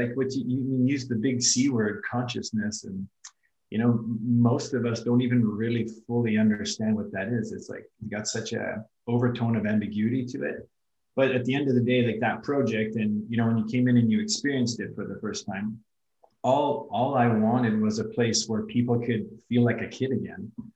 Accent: Edmonton, Alberta, Canada; born there; I wasn't actually born in Cold Lake, so I'll start with a correction. I was born in Edmonton and came back to Edmonton after, spending some years up in the north.

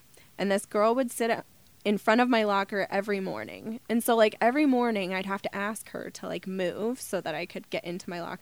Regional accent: Omaha, Nebraska, United States; Born and raised. Where'd you grow up? I grew up on 46th and Harrison.

